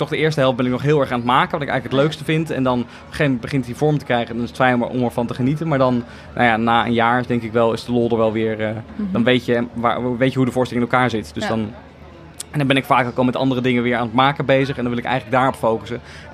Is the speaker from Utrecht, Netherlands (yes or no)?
no; The Hague, South Holland, Netherlands; En ik kom uit Den Haag, dus dat is ook nog een soort...